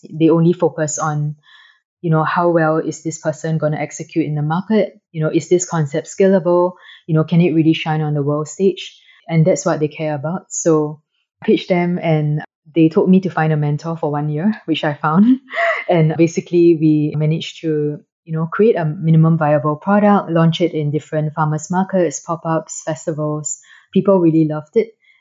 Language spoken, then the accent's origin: English; Singapore; as a Singaporean, we are all foodies.